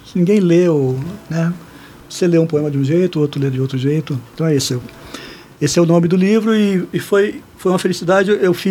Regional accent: Brasília, Federal District, Brazil; also born or lived in Maceió; eu sou de Brasília, né? Eu nasci em Maceió, mas sou criado em Brasília desde os 7 anos. Então, a minha cidade é ali.

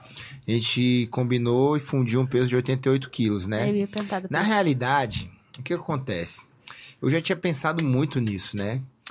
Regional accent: Federal District, Brazil; na minha casa, né, na minha terrinha

